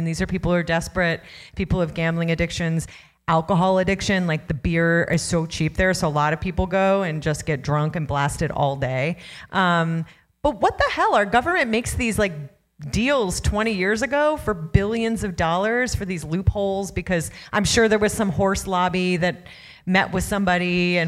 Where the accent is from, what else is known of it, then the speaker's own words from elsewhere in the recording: Ohio, United States; I grew up in Ohio and I've been to a lot of, although these are not wealthy horse races.